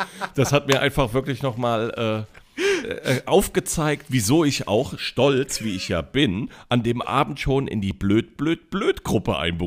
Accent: Neuwied, Rhineland-Palatinate, Germany; also born or lived in Koblenz; Bei Koblenz, die Stadt heißt Neuwied, ist nur so 12, 13 Kilometer entfernt. Bin also als Schengel geboren und als Neuwitter Scherjer aufgewachsen. Wohne aber jetzt zwischen Neuwied und zwischen Koblenz in Bendorf.

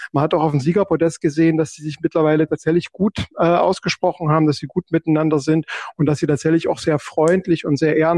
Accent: East Germany, Germany; ich als Ossi, ne, mit verbunden mit Oberhof

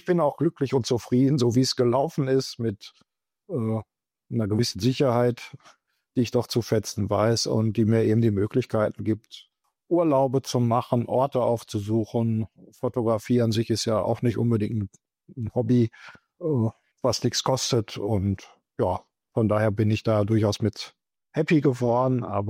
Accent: Bochum, North Rhine-Westphalia, Germany; die Jahrhunderthalle in Bochum ist ja durchaus bekannt, die ist ja umgebaut worden auch zu einer Veranstaltungshalle. Ich bin in der Nähe groß geworden

